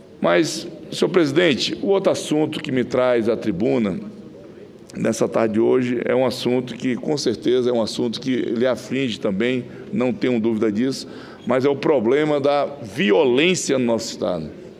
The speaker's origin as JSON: {"language": "Portuguese", "region": "Acre", "country": "Brazil", "tie": "born or raised there", "said": "Não, eu estou falando do Acre, estado onde nasci e me criei"}